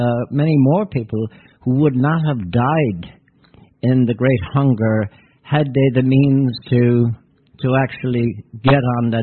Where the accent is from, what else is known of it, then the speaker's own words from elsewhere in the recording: Ireland; There was existing even as I was growing up in Ireland.